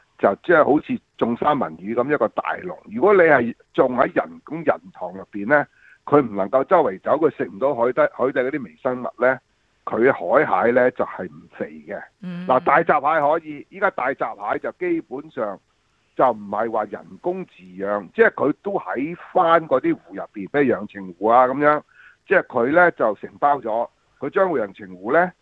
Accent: Shanghai, China; 咁我譬如我哋係上海人嚟講咧，就一定咧就煲一煲薑茶，

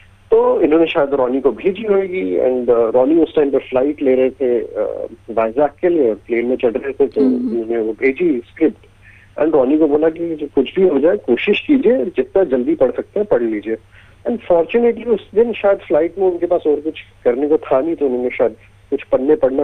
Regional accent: Jammu and Kashmir, India; मैं खुद कश्मीरी हूँ, मैंने कश्मीर में बचपन से ही, जब से पैदा हूँ तब से टेररिज्म के बारे में सुनता आ रहा हूँ

